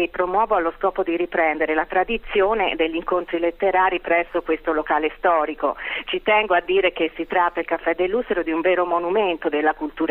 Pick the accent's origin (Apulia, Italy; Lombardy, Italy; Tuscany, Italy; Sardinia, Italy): Tuscany, Italy; Pisa; non è che in quanto pisana io non sono stata neanche invitata quest'anno